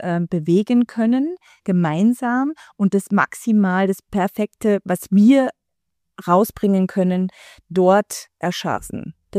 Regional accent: Germany; Ich bin Juristin, ich spreche Deutsch. Immer noch nach 20 Jahren hört man, dass ich, obwohl ich Österreicherin bin vom Pass her, Deutsche aufgewachsen bin in Deutschland

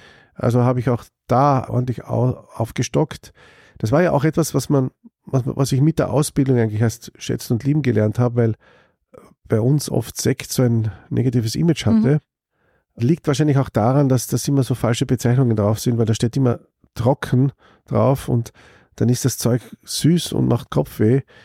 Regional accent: Carinthia, Austria; moved away as an adult; now in Vienna, Austria; ursprünglich komme ich aus Kärnten, kam nach Wien zum Studieren

